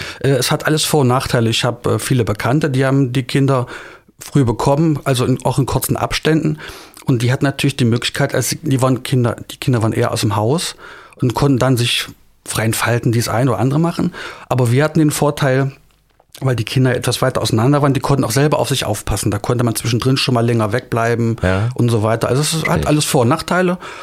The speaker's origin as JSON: {"language": "German", "town": "Aschersleben", "region": "Saxony-Anhalt", "country": "Germany", "tie": "born there", "said": "Ich bin geboren in Aschersleben, das ist am Ostharz"}